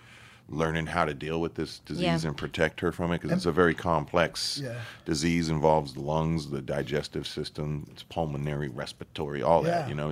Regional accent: California, United States; You know, I was growing up in Cali, even though born out here and whatnot.

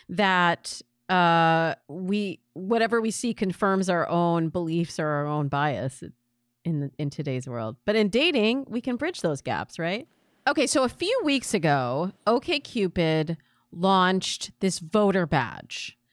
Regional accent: California, United States; as a Californian, I am very offended

